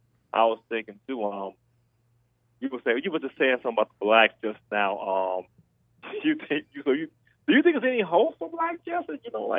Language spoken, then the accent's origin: English; California, United States; I'm from California.